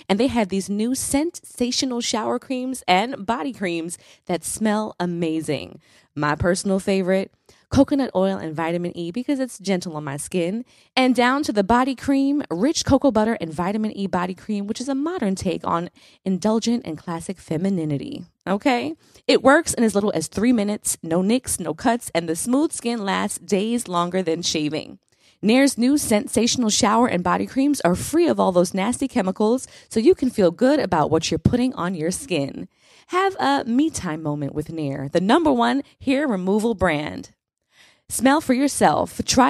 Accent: Jamaica; I'm Jamaican. Yadi. Link up. I am Jamaican and my wife is white Caucasian.

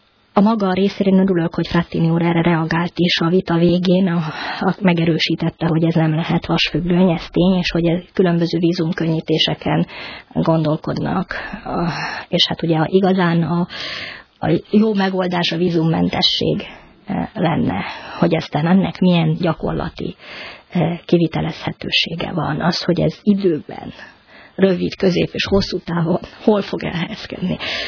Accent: Hungary; Hiszen ilyen sajátos helyzetben, mint amilyen mi magyarok vagyunk éppen emiatt a történelmi és geopolitikai adottságaink miatt, azért nem nagyon van még egy ország.

